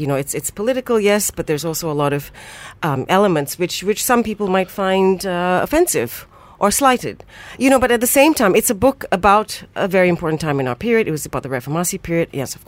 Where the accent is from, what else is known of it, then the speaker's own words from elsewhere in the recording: Malaysia; I'm a Malaysian writer.